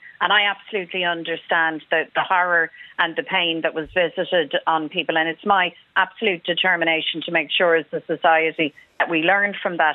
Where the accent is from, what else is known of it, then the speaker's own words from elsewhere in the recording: Ireland; I mean, I'm an Irish Republican. I believe in the right to the people, all of the people of this Ireland, to self-determination, to freedom.